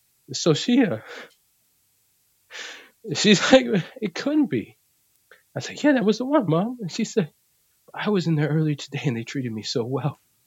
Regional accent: Puerto Rico; I'm down in Boricua, in Puerto Rico, I'm part of the racialized majority in terms of the island. Why? Because I'm Puerto Rican. I'm from Puerto Rico.

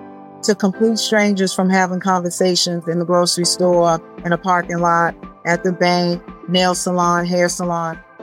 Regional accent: Boston, Massachusetts, United States; So I grew up in Boston, and I grew up in a home with my mom, my grandparents, my uncle.

